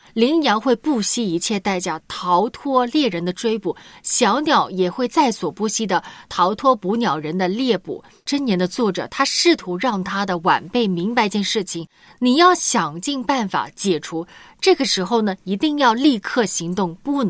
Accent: China; 我们中国人嘛很爱面子的

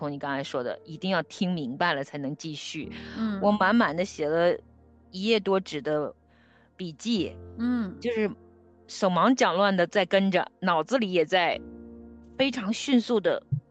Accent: China; 我自己在中国的乡下长大

